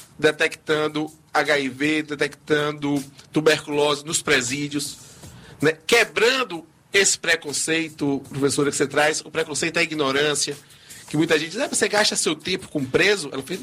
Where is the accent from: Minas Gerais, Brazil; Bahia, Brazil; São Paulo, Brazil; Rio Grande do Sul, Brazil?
Bahia, Brazil; Salvador; born there; eu tive sorte, eu nasci em Salvador, não escolhi não, só tive a sorte de nascer aqui, né? Nessa cidade, nesse estado que é tão discriminado